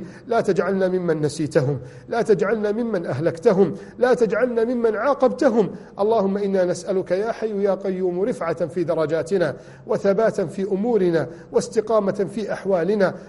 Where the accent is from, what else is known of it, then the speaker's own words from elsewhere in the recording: Egypt; عندنا في بلدنا مصر